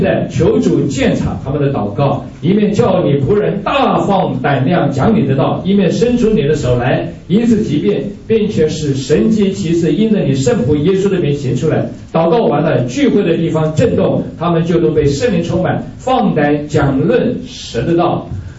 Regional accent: China; 这是我们中国人的弱点啊，个人啊，个人主义以至于不能够合作，

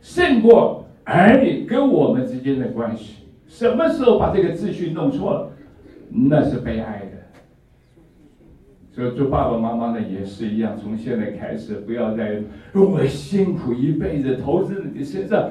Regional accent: China; 我们中国人说得好，没错的。

